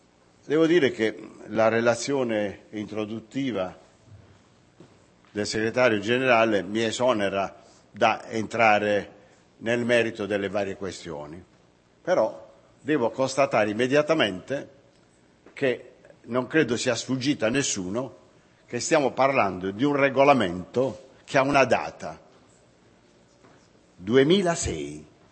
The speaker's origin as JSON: {"language": "Italian", "region": "Apulia", "country": "Italy", "said": "E in quell'occasione noi come pugliesi avevamo invitato tutte le regioni"}